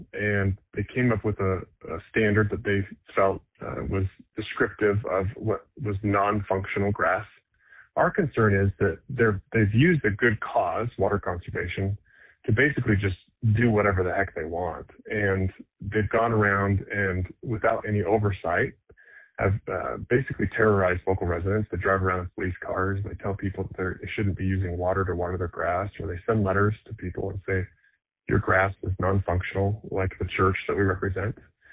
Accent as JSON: {"language": "English", "region": "Arizona", "country": "United States", "tie": "born or raised there", "lives_now": "Las Vegas, United States", "said": "I grew up in Arizona."}